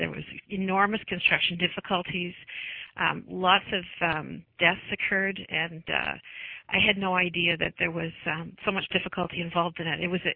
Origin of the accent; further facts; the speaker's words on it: Ontario, Canada; like many people growing up in Eastern Ontario, I was very familiar with the canal and visited as a recreational site